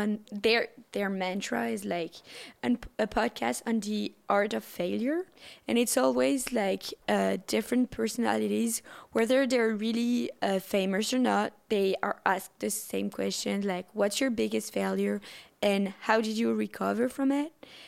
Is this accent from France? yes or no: yes; Marseille, Provence-Alpes-Côte d'Azur, France; I'm from Marseille I cannot say it.